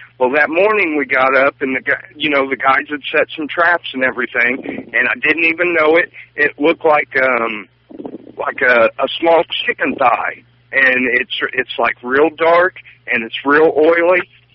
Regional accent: Decatur, United States; I'd never done any of this stuff. I'm from Decatur. I'm pretty much a small town city boy, you know.

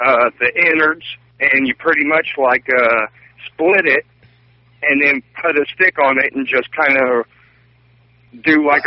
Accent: Decatur, United States; I'd never done any of this stuff. I'm from Decatur. I'm pretty much a small town city boy, you know.

